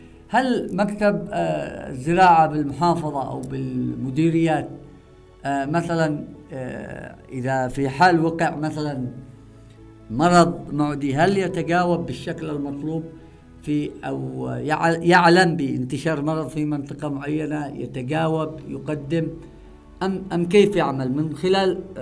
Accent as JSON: {"language": "Arabic", "town": "Taiz", "region": "Taiz Governorate", "country": "Yemen", "said": "هنا ما فيش عندنا في تعز قسم خاص بالزراعة"}